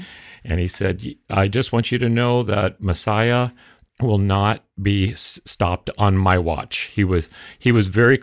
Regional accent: Santa Barbara, California, United States; also born or lived in Arizona; So I was born in Arizona, and I grew up in, then we moved to Santa Barbara when I was about 4 years old, and I lived in Santa Barbara for 5 or 6 years.

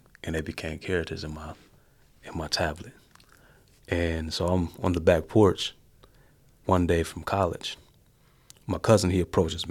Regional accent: Rock Island, Illinois, United States; I just had the idea came because I come from The Half.

